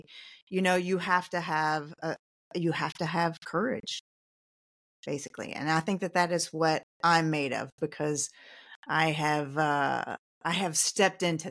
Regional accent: Louisville, Kentucky, United States; I'm a Kentucky girl. I live in Louisville, Kentucky. I've lived here my whole life.

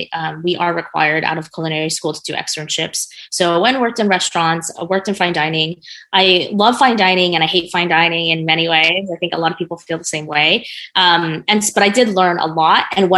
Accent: United States; I'm Chinese American, I'm first gen, and it was always about stability.

